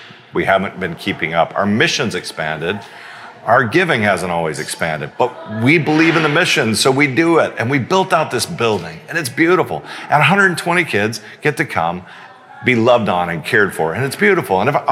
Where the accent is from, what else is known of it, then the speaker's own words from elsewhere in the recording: Houston, Texas, United States; in part because I grew up in Houston, and my neighbor David, his family welcomed me in when I was young.